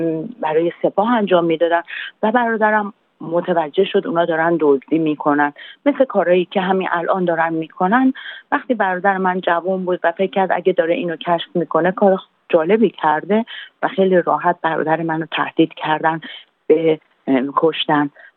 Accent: Iran; moved away; من کشورم رو خیلی دوست دارم ولی چرا همه باید بزنن تو سر ما، و من از ایران اومدم بیرون

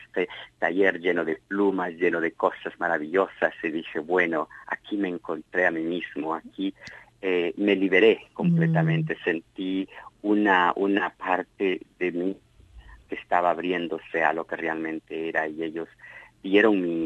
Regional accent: El Salvador; vengo del medio de El Salvador, de una guerra civil

